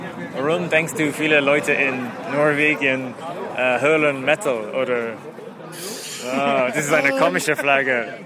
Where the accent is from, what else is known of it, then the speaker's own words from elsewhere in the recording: Ireland; German is a second language; now in Berlin, Germany; Ich komme aus Irland.